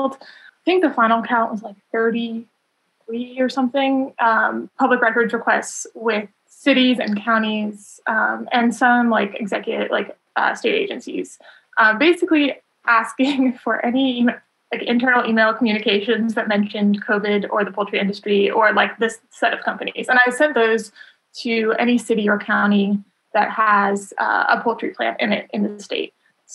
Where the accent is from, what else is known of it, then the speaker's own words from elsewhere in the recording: Rogers, Arkansas, United States; I'm from Rogers. I grew up there.